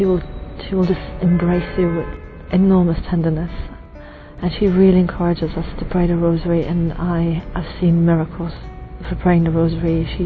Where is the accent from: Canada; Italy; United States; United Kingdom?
Italy; and I'm from Italy.